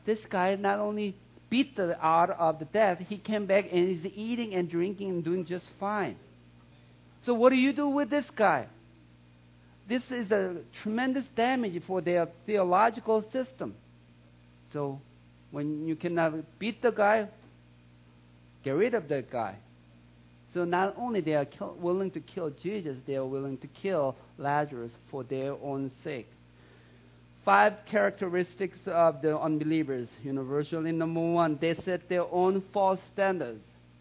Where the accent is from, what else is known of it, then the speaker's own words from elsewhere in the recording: South Korea; English is a second language; See, I came from South Korea.